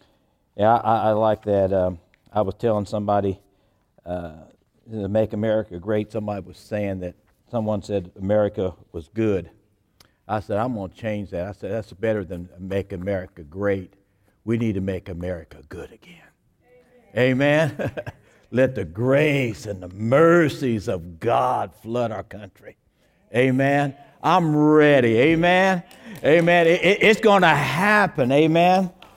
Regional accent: Flowery Branch, Georgia, United States; I'm from Flowery Branch, Georgia.

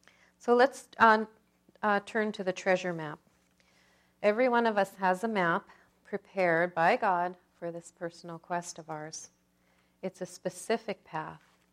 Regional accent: Kalskag, Alaska, United States; born there; These are a few pictures from the village where I was born in Kalskag.

